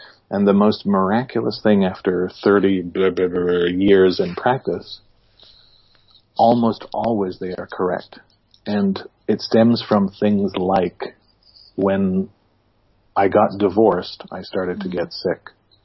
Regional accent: England, United Kingdom; one of the vows I made years ago is I'm an Englishman.

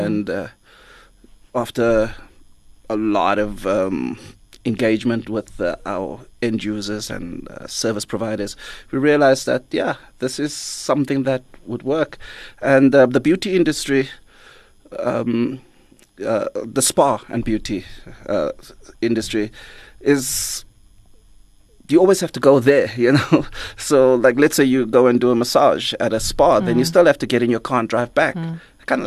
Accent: Cape Town, Western Cape, South Africa; also born or lived in Johannesburg; I moved from Joburg back to Cape Town, but I didn't want to live in the city.

